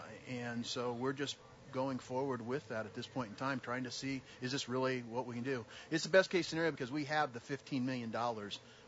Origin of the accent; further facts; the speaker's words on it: Iowa, United States; I grew up in Iowa originally and relate to all those snowstorms and roads.